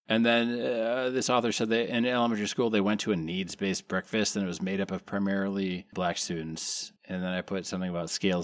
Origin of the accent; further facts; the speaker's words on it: Wisconsin, United States; Yeah, and I'm from Wisconsin, same latitude, longitude type of thing, right?